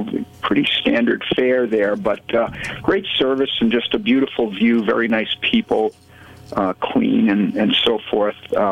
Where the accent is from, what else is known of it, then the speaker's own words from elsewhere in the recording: Manchester, New Hampshire, United States; I've lived here all my life. I grew up in Manchester.